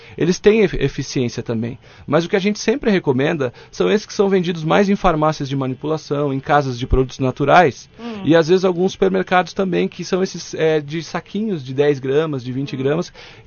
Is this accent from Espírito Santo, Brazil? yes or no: no; Salto, São Paulo, Brazil; Salto aí, viu? A minha cidade natal que eu amo tanto.